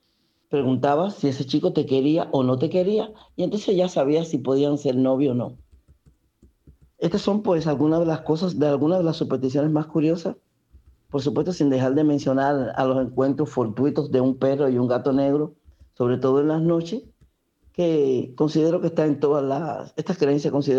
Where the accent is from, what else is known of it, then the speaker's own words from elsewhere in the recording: Cuba; pueblo de campo en Cuba. Y les quiero comentar sobre algunas de las supersticiones curiosas que existían en mi pueblo